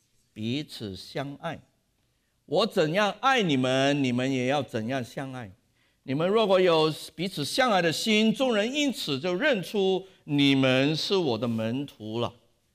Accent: Hong Kong; 我是香港来的，像跟香港的人传福音，这个是同文化，对不对？那我是香港人

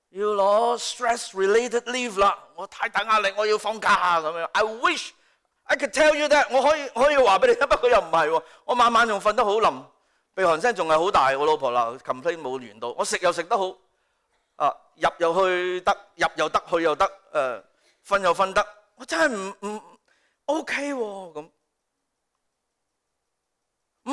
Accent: Hong Kong; moved away as an adult; now in Canada; 1992年，我离开香港去到维珍读书，以为从此之后将这些东西都抛诸脑后。去到这么远，是不是来到加拿大

